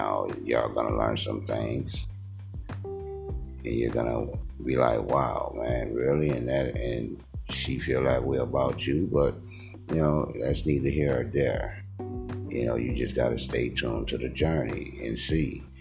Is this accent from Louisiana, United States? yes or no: yes; New Orleans, Louisiana, United States; we grew up in New Orleans and we got married after my mom passed away